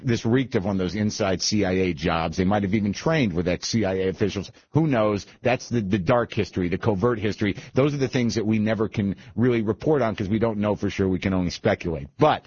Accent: New Mexico, United States; All right. I grew up in New Mexico.

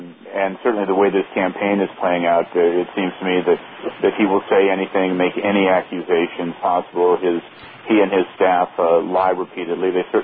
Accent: United States; Well, I say this as an American more than as a partisan

